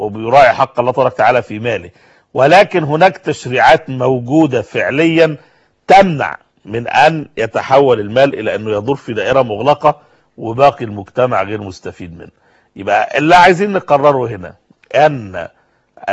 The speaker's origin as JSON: {"language": "Arabic", "country": "Egypt", "said": "إن ممكن حد عندنا في مصر هنا يمكن النموذج ده واضح جدا"}